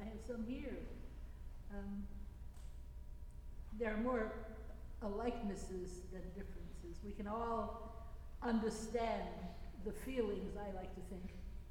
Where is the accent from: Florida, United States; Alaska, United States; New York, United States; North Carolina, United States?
New York, United States; Buffalo; I grew up in Buffalo, as a lot of people know, and I have a lot of friends.